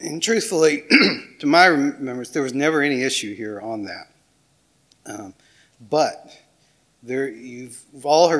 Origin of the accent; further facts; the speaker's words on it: North Carolina, United States; You know, I grew up in Polk County, North Carolina, just over the state line here.